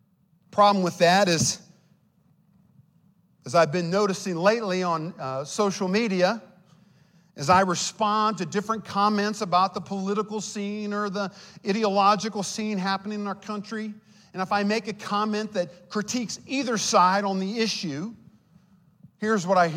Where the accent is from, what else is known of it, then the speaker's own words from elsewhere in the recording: Ohio, United States; Many of you know I was raised in Ohio. I'm the product of my mother who is Anglo and my father who is African-American, living in an all-white, small, rural town